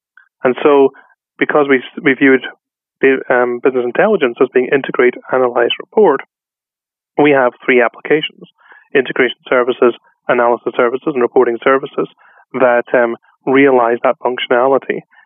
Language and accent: English; Scotland, United Kingdom; now in Redmond, United States; Yes, I am originally, yeah. Yeah. In fact, I'm still from Scotland.